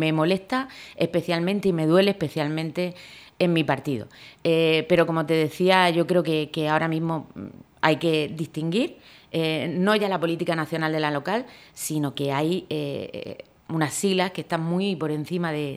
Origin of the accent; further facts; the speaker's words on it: Lorca, Region of Murcia, Spain; encabezar una candidatura en mi pueblo, lo que más quiero del mundo, que es Lorca